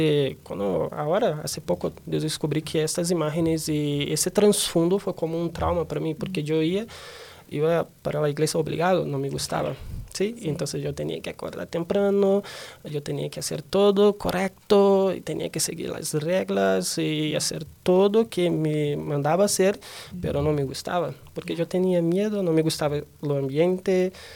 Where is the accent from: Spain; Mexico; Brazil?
Brazil; Rio de Janeiro; Spanish is a second language; yo nací en Brasil, en Rio de Janeiro, entonces nací y crecí ahí. Tuve una criación como con un trasfondo católico